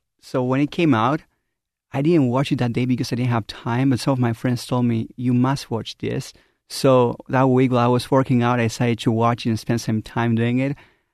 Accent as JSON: {"language": "English", "country": "Argentina", "second_language": "English", "lives_now": "United States", "said": "I started my mission in Tempe, Arizona, and I'm from Argentina."}